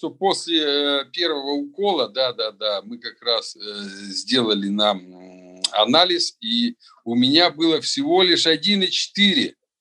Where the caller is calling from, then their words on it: Saint Petersburg, Russia; Я из Санкт-Петербурга, 65 лет.